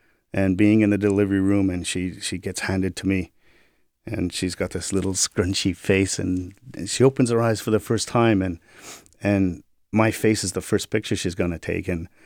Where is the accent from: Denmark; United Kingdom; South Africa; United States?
United Kingdom; England; So we bonded over all kinds of weird, quirky Monty Python things, and as weird English people do.